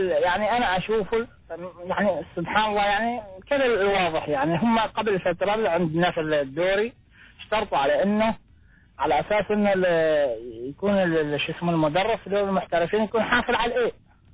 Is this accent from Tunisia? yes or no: no; Oman; كم مدرب حاليا عندنا في عمان عندهم البي